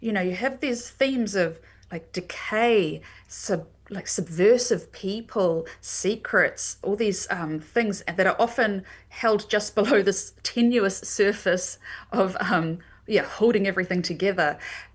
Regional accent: Wairuku, New Zealand; I grew up in Wairuku and I couldn't have written this book without being from Wairuku.

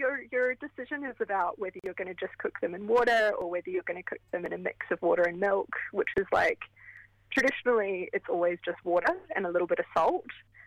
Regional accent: Ireland; I'm Irish.

